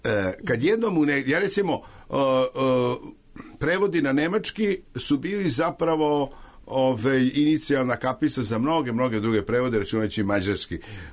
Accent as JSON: {"language": "Serbian", "town": "Pula", "region": "Istria County", "country": "Croatia", "tie": "born or raised there", "also_born_or_lived": "Belgrade", "said": "ja sam tad živio u Puli i onda to tamo sam i odrastao. Ja sam rođen u Beogradu, sa 5 godina sam otišao"}